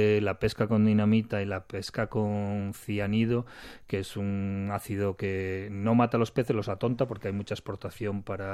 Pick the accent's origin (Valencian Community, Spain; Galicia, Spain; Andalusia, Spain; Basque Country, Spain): Galicia, Spain; Yo que soy gallego y estoy acostumbrado a comer buen pescado y marisco